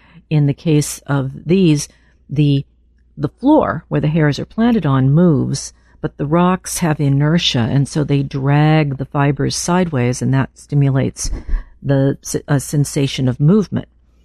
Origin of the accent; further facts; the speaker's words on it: Los Angeles, California, United States; And I grew up in Los Angeles and learned to walk around when it was 102.